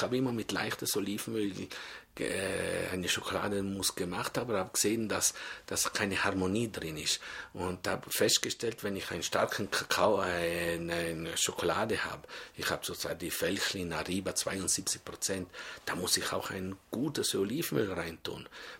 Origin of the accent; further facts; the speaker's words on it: Trentino-Alto Adige, Italy; now in Switzerland; Ich komme ja aus Südtirol und da haben wir ja auch immer nur so gearbeitet mit Butter.